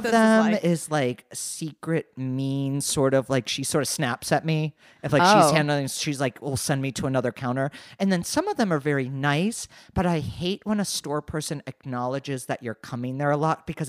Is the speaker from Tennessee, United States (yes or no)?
no; Wheeling, West Virginia, United States; And I'm from Wheeling, West Virginia. So I get it.